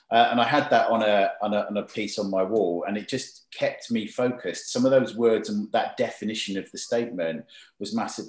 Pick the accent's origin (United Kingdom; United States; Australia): United Kingdom; England; it was immensely challenging because as an English person, it's also respecting and understanding the cultural differences